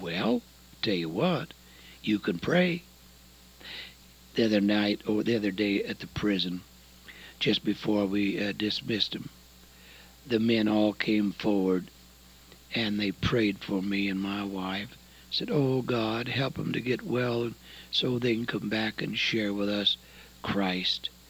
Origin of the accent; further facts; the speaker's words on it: The Dalles, Oregon, United States; I was born and raised in the Dalles, you know. I was a flatland foreigner.